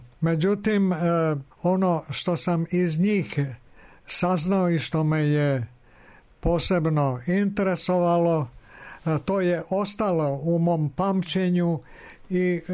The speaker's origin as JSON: {"language": "Serbian", "town": "Slavonski Brod", "region": "Brod-Posavina County", "country": "Croatia", "tie": "born or raised there", "said": "ja sam imao detinjstva u Bosanskom Brodu prve tri godine, tamo sam se rodio. Onda sljedećih 7 godina do 10. svoje godine u Slavonskom Brodu. Tu sam počeo da učim osnovnu školu i prva tri razreda osnovne škole sam završio u Slavonskom Brodu."}